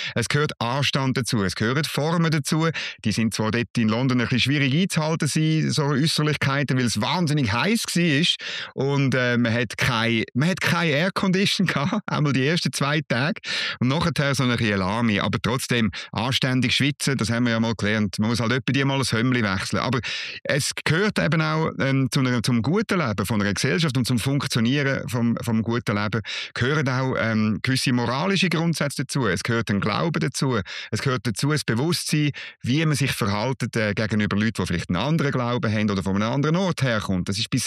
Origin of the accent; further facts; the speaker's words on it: Switzerland; aber als richtiger Schweizer habe ich natürlich ein Sackmesser dabei gehabt